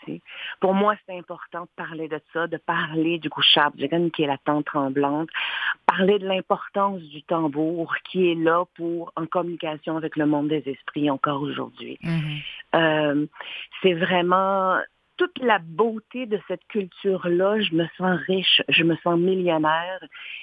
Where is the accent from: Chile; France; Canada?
Canada; Quebec; je suis née au Québec, j'ai vécu toute ma vie au Québec. Et avec ces deux cultures-là qui m'habitent, en tant que Québécoise, en tant qu'Autochtone